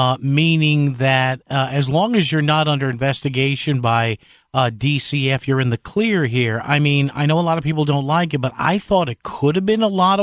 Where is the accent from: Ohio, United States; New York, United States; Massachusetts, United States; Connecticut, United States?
Connecticut, United States; New Haven; a professor of biology at Southern Connecticut State University in my hometown of New Haven.